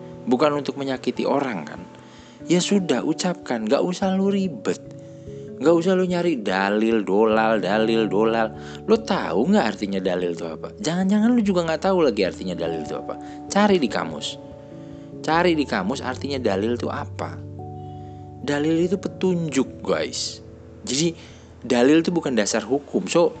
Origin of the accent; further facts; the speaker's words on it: Java, Indonesia; Dan gue orang Indonesia dan gue orang Jawa.